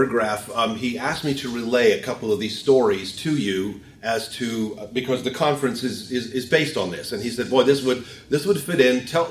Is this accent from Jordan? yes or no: no; South Africa; I grew up in South Africa. I used to work for the National Park Service of South Africa.